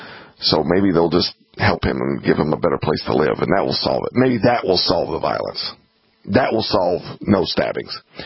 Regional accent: Georgia, United States; I grew up in Georgia.

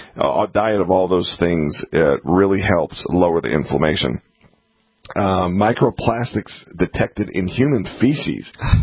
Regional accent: Atlanta, Georgia, United States; In Atlanta, I grew up in Atlanta, and early morning earthquake jolt Atlanta. Now, we never have earthquakes in Atlanta.

